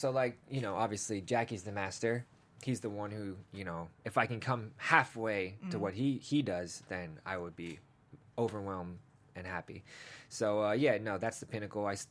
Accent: England, United Kingdom; born there; Listen, man, I was born in England, man. We just traveled around a lot.

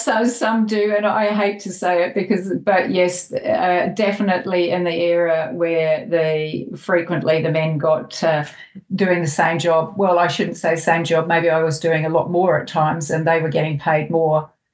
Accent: New Zealand; I grew up in New Zealand, so not Australia. I'm a New Zealander.

